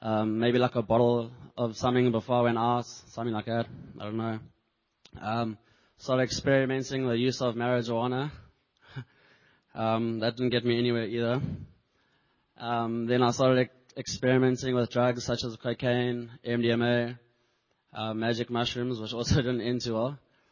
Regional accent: Umhlanga, KwaZulu-Natal, South Africa; I'm from Amshlanga, which is also in Durban.

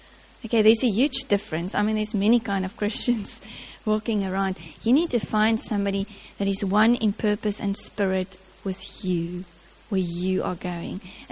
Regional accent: Ladismith, Western Cape, South Africa; I grew up in Ladysmith in the Little Karoo.

